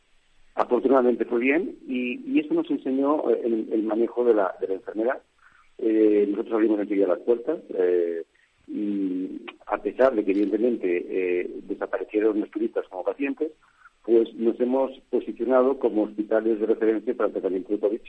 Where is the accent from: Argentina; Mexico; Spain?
Spain; yo soy neumólogo formado en la Universidad de Barcelona, es decir, que soy español.